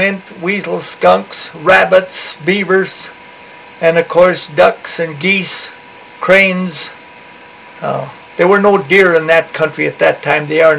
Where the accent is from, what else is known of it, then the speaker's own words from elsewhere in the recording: Glasgow, Montana, United States; also born or lived in Valley City, United States; I was born in 1924 in Valley City, North Dakota, and 3 or 4 months later on, my dad shipped me, mom and dad, and the kids and the livestock out to Montana in a railroad boxcar to Glasgow, Montana.